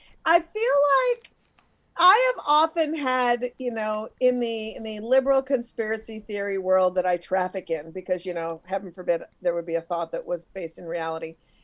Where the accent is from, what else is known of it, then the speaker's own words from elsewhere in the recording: Minnesota, United States; also born or lived in Brooklyn; I born and raised in Minnesota girl. I live half the time in Minneapolis, half the time in Brooklyn.